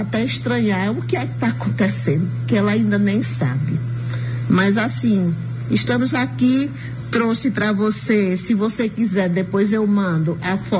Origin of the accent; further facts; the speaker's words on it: Ceará, Brazil; Eu sou cearense, então tenho muitas amizades no Ceará.